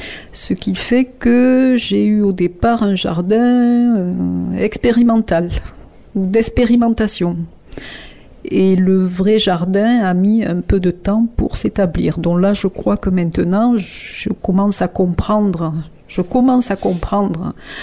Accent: Montpellier, Occitanie, France; moi je venais de Montpellier Sud où la terre est profonde, l'eau est abondante, et donc j'ai perdu tous mes repères en arrivant ici au nord de Montpellier.

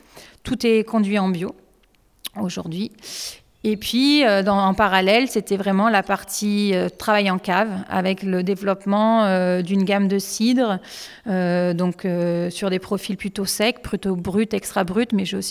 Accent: Montpellier, Occitanie, France; moi je suis montpelliéraine, j'ai grandi ici, même si mes origines sont aveyronnaises.

